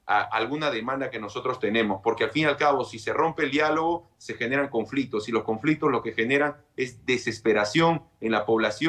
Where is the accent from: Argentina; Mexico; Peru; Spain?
Peru; todos somos peruanos y somos iguales ante la Constitución del país